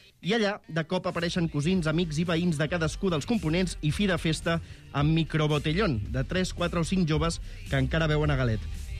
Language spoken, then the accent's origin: Catalan; Catalonia, Spain; som catalans